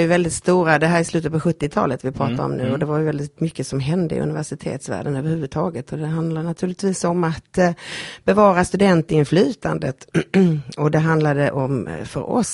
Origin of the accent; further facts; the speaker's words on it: Malmö, Skåne, Sweden; Jag är född och uppväxt i Malmö på 50-talet. Gick i skolan där då och bestämde mig så småningom för att plugga och juridik blev det i Lund.